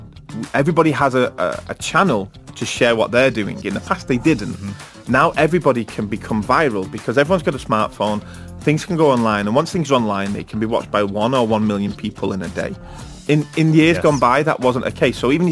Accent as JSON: {"language": "English", "town": "Manchester", "region": "North West England", "country": "United Kingdom", "tie": "born or raised there", "said": "There's a chain of pubs, at least in Manchester, in my hometown, that have now banned mobile phones."}